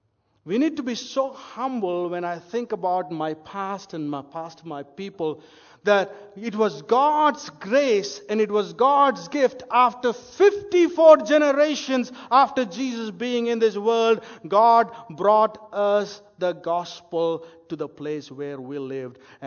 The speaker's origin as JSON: {"language": "English", "country": "India", "said": "I'm from India, and you know, Jesus came to this world about 2,000 years ago, right? So our family has been, as far as I know, we are Christians from four generations."}